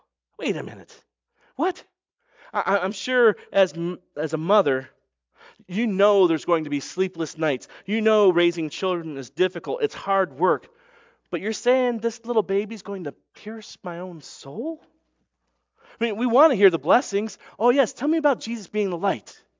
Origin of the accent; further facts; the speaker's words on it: Brewerton, New York, United States; I don't start with Brewerton. They're like, what? And for really, if I'm being honest, when I then move it out, I'm like, well, I'm from Syracuse. They're like, what? And I say New York